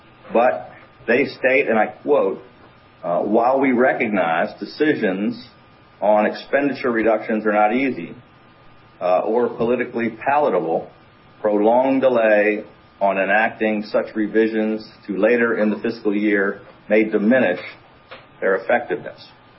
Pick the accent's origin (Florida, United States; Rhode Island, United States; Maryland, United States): Maryland, United States; You know, I'm from Prince George's County, and my father preceded Gladys Noon Spellman.